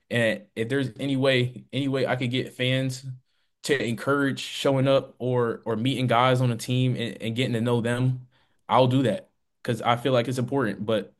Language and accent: English; Florida, United States; where I'm from Florida, I'm coming up here 18 hours away.